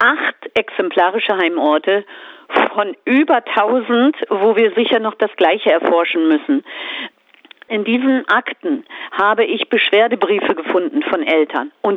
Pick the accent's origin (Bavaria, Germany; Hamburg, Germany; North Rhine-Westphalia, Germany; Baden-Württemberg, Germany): Hamburg, Germany; Ich bin in einem Arbeiterbezirk in Barmbek groß geworden, Hamburg-Barmbek.